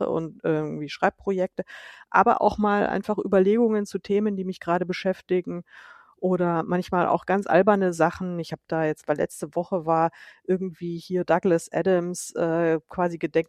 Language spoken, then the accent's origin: German; Munich, Bavaria, Germany; ich komme eigentlich ja nicht aus Frankfurt, sondern aus München. Ich bin eine gebürtige Münchnerin